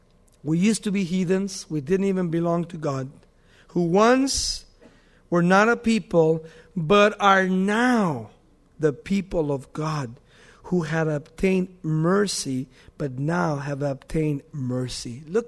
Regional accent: United States; And I think that as a Christian and as an American, I think that everybody should go if there is an urgency.

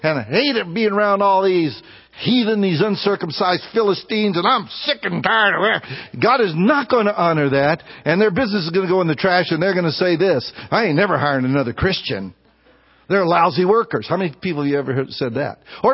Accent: United States; I'm American.

